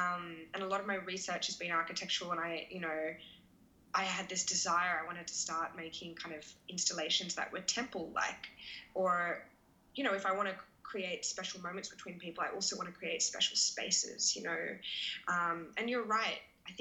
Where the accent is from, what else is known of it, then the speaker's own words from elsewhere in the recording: Australia; As an Australian, you know